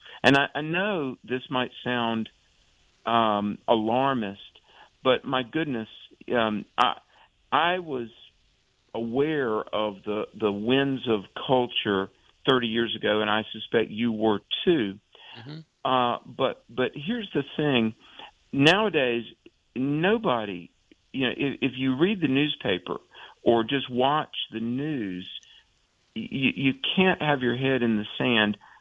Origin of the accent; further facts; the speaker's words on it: Raleigh, North Carolina, United States; I'm staring at a picture from my home state of Raleigh, North Carolina.